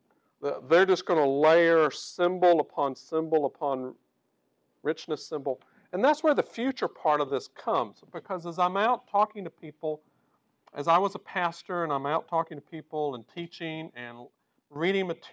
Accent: Texas, United States; I'm from East Texas originally, so naked is about the only way I can say that.

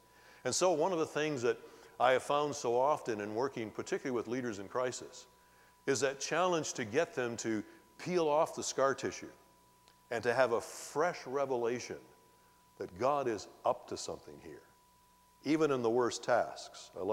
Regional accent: Canada; As a Canadian and a British subject, I would never walk up

